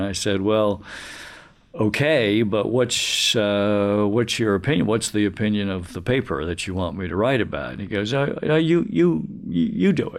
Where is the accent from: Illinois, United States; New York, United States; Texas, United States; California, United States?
New York, United States; fascinating for me as an American. I had grown up in New York